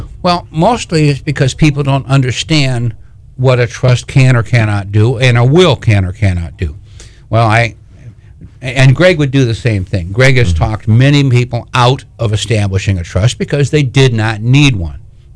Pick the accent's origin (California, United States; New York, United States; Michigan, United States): Michigan, United States; moved away; I'm from Michigan originally. 1976, I moved to Florida. That's 42 years.